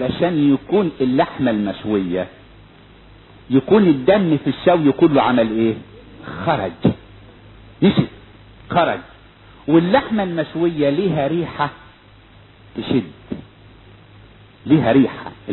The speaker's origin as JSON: {"language": "Arabic", "region": "Upper Egypt", "country": "Egypt", "said": "عندنا في الصعيد يقولك العيلتين بينهم ايه؟ بينهم دم."}